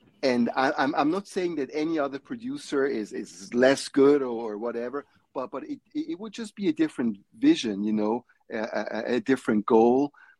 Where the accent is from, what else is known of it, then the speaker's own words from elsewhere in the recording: Switzerland; growing up in Switzerland, I built my little spaceship